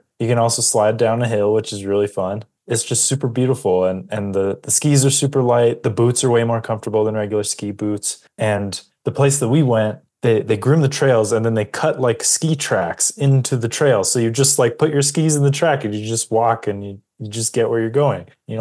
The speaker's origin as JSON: {"language": "English", "town": "Los Angeles", "region": "California", "country": "United States", "tie": "born or raised there", "said": "Like, I grew up in Los Angeles. We've been here for like 3 weeks. This is the most winter I've experienced in my entire life"}